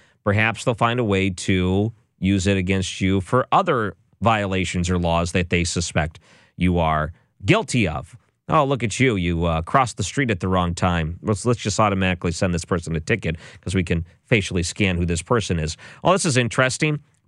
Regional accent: Detroit, Michigan, United States; when I grew up in Detroit, I watched a lot of Detroit Red Wing games

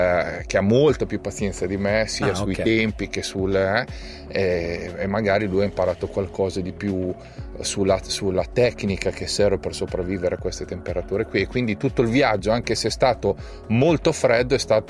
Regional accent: Emilia-Romagna, Italy; Parto dal presupposto che io sono romagnolo e quindi mi piace la compagnia

